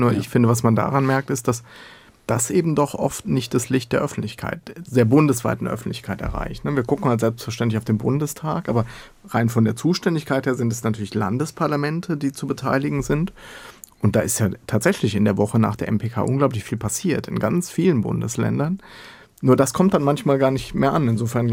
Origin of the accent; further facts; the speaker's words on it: Rhineland-Palatinate, Germany; Ich komme aus Rheinland-Pfalz.